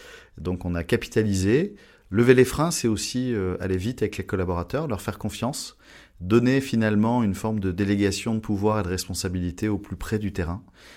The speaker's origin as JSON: {"language": "French", "country": "France", "said": "on est français"}